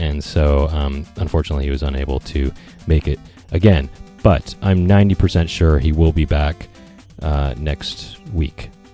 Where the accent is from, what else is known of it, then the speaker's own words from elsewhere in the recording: Los Angeles, California, United States; So even though I grew up in Los Angeles, but anyway, so yeah, shame on me for not being aware of the Lakers Celtics rivalry.